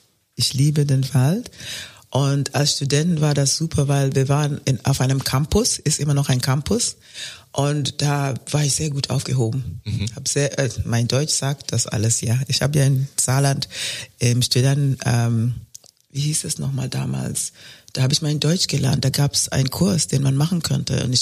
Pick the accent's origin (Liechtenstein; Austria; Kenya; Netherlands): Kenya; Aber ich komme aus Kenia. Kenia ist ein Land. Kenia ist eine Nation. Wir sind 48 Millionen Menschen